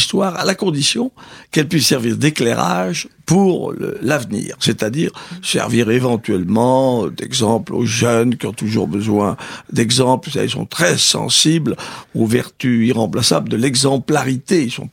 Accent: Bourgoin-Jallieu, Auvergne-Rhône-Alpes, France; born there; puisque je suis né à Bourgoin, entre Lyon et Grenoble, dans l'Isère, donc dans le Dauphiné.

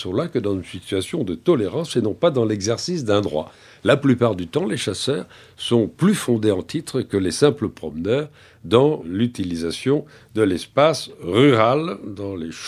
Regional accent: Nouvelle-Aquitaine, France; C'est ce qui se pratique le plus couramment dans ma région d'origine, qui est le Périgord.

